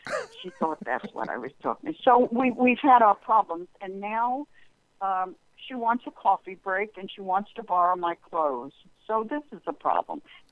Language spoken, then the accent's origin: English; Brooklyn, New York, United States; accent: Brooklyn; And she just doesn't get me, and it could be because of my Brooklyn accent.